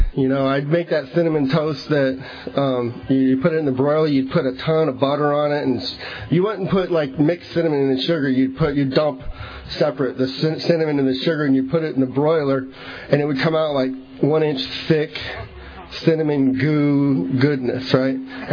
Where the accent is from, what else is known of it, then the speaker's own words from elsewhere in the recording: Riverside, California, United States; So I grew up, we're from Riverside.